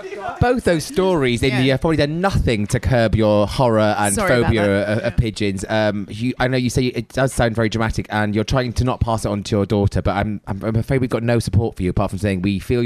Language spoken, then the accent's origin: English; United Kingdom; I'm very British, yeah. And I embarrass very easily.